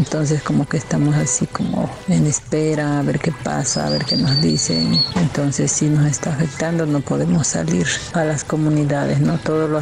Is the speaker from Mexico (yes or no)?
yes; Paso de la Reina, Oaxaca, Mexico; de la costa de Oaxaca. Mi comunidad se llama Paso de la Reina.